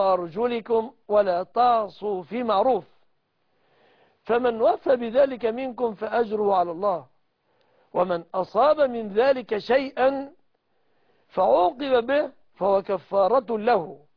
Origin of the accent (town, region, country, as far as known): Egypt